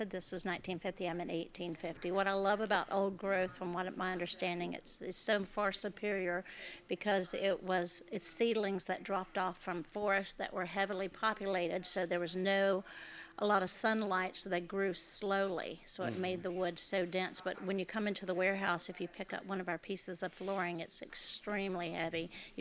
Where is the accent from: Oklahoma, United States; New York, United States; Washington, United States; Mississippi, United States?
Mississippi, United States; I grew up in Mississippi, and they owned sawmills